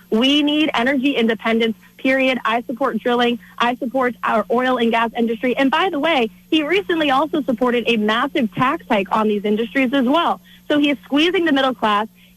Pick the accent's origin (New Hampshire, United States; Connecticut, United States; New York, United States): New Hampshire, United States; Atkinson; We had an event in my hometown of Atkinson last week.